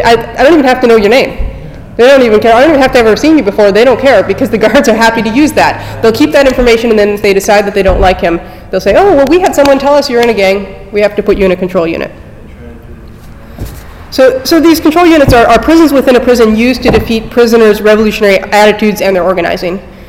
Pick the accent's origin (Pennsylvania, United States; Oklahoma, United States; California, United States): California, United States; Salinas; I said, Salinas, California. It was then that I was classified as a Northern Hispanic.